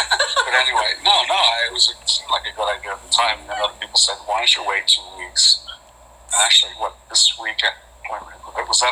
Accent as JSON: {"language": "English", "region": "New York", "country": "United States", "tie": "born or raised there", "said": "I mean, you know, I mean, I grew up in New York. What a nightmare."}